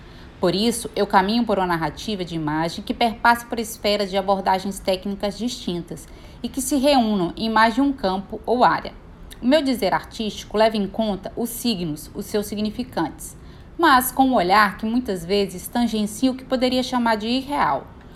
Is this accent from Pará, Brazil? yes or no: no; Bahia, Brazil; now in Rio de Janeiro, Brazil; Moro atualmente no Rio de Janeiro, mas sou baiana. Destaco, assim, a materialidade das minhas raízes em meus traços